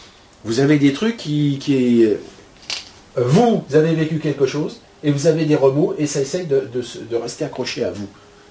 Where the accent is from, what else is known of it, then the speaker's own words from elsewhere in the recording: Saumur, Pays de la Loire, France; born there; Vous savez, moi, quand je suis né à Saumur, hein, donc c'est la Loire, et la Loire, c'est quand même vaste.